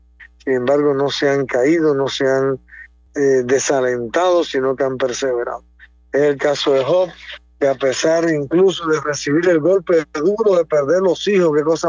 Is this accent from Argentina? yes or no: no; Cuba; Somos nosotros los cubanos los que nos olvidamos de Dios